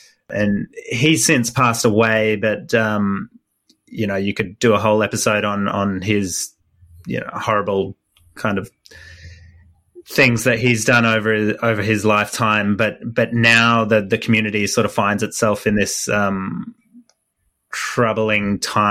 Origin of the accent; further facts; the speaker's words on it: Australia; I'm an Australian based here